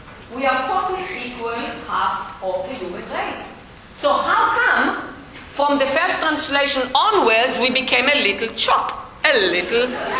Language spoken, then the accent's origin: English; Israel; I haven't seen a snow being growing up in Israel. I haven't seen snow till I was 20-something.